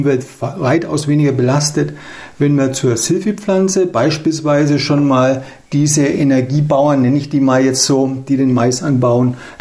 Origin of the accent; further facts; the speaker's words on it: Bavaria, Germany; Wie kann sich diese Fränkische Schweiz, meine Heimat, zu einer Region entwickeln